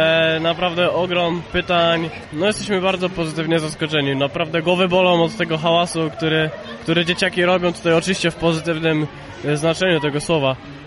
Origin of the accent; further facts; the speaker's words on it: Leszno, Greater Poland Voivodeship, Poland; Jako że jestem z Leszna, zostaje mi tylko wierzyć w to, że nasi chłopacy wygrają.